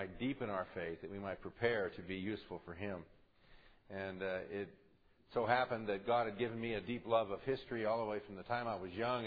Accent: California, United States; born there; although I'm a Californian by birth, did choose to come and live in Oregon for 3 years. Would have stayed had I not had family responsibilities and needed to go back to Southern California.

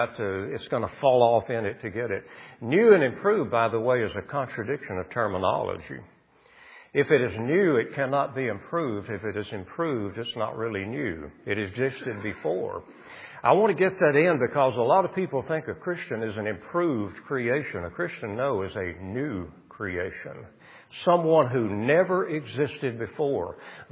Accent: Arkansas, United States; We had Ouachita Valley where I grew up in Ouachita County, Arkansas.

